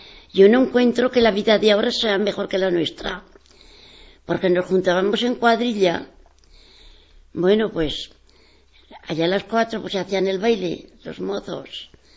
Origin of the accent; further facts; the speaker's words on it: Estercuel, Aragon, Spain; Y nací en Estercuel, en la calle de Dos Ramos, junto al Olivar.